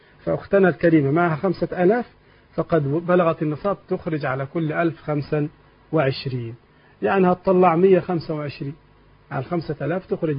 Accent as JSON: {"language": "Arabic", "country": "Egypt", "said": "إذا كان مكتوبا في القائمة في عندنا في مصر يبقى ملك للزوج"}